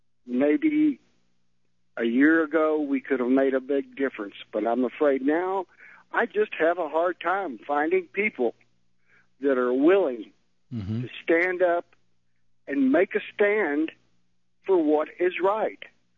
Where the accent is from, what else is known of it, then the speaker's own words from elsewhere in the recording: Texas, United States; born there; see, I was born in South Texas.